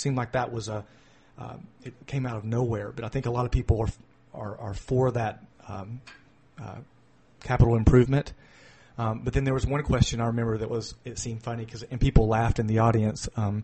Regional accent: Nashville, Tennessee, United States; accent: southern twang; now in Columbus, United States; I came from Tennessee. I'm originally from near Nashville, Tennessee. Can't you hear my southern twang a little bit?

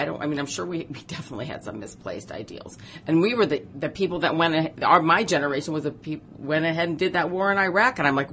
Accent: Dayton, Ohio, United States; when I was a kid growing up in Dayton, Ohio, my father and I had these huge arguments

